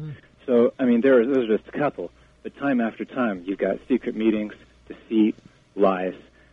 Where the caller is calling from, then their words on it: California, United States; I'm calling from California, listening via the Internet.